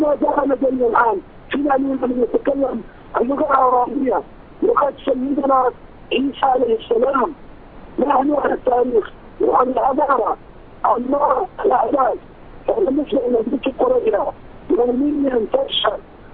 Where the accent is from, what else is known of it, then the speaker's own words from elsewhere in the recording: Syria; نحن شعب واحد، نحن أبناء سوريا الأبرياء